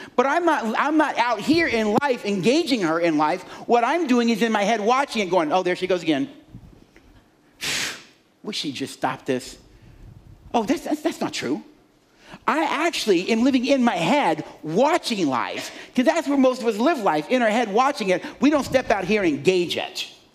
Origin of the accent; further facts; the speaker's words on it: Miami, Florida, United States; I was 7 years old, I think, 7 or 8, still in Miami. I was born in Miami.